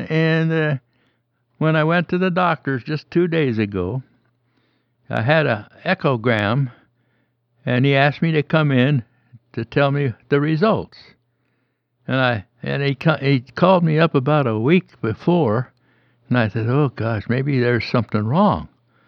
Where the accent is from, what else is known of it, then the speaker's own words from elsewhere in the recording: Portland, Oregon, United States; I was born and raised in Portland, and I hit my 17th, 18th birthday in Gold Beach, Oregon.